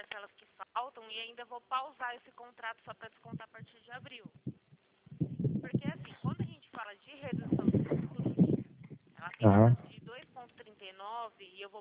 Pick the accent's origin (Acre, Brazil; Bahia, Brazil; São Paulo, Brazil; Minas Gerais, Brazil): São Paulo, Brazil; Araçatuba; Eu sou de Araçatuba.